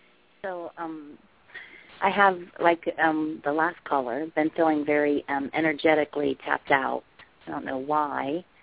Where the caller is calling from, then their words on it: Ohio, United States; I'm calling from Ohio.